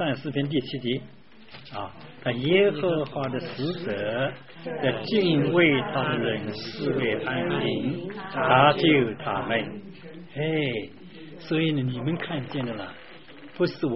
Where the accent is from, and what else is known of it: China